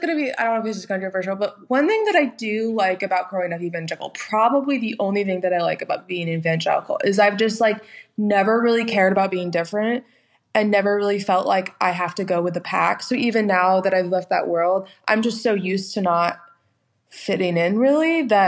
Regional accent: Winston-Salem, North Carolina, United States; So I grew up in Winston-Salem, which is like a really small town in North Carolina.

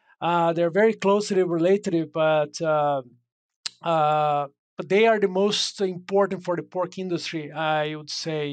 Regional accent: Brazil; moved away as an adult; now in United States; Yeah, I'm from Brazil originally. Trained as a veterinarian in Brazil, and practiced swine veterinarian medicine there for a couple of years before coming to the United States for grad studying.

